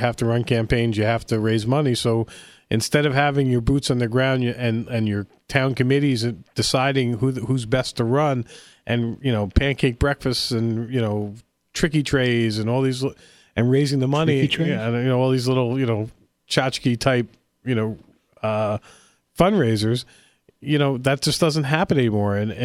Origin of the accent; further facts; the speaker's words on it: United States; I was embarrassed as an American, and not because of the questions that were being asked.